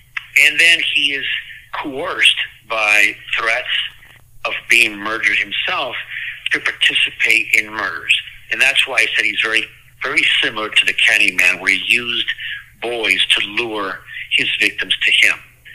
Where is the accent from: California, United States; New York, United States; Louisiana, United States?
California, United States; La Puente; I grew up in La Puente, California.